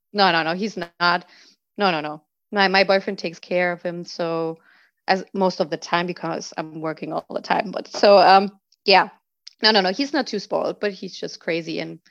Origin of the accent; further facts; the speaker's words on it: Germany; first language German; English is a second language; So for me, I'm from Germany.